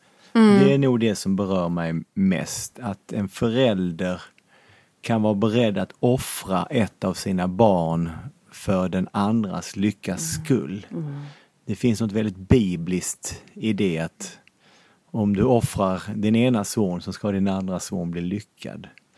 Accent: Lund, Skåne, Sweden; för jag är från Lund.

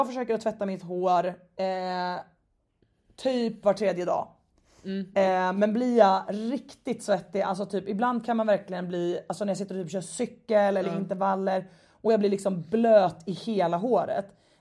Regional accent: Stockholm, Stockholm County, Sweden; hemma i Stockholm.

